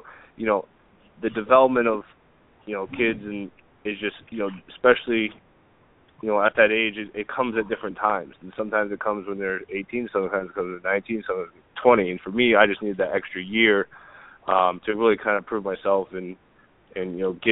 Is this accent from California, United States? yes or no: no; Maine, United States; I'm from Maine, so I didn't have a lot of interest from any colleges